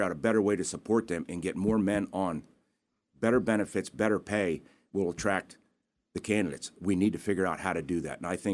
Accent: Pennsylvania, United States; When I bring people in from out of my area, I'm originally from the Softcoal area.

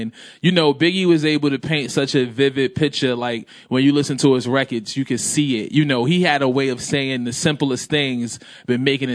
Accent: Brooklyn, New York, United States; I grew up in Brooklyn again, and just, like, Brooklyn MCs for me is something.

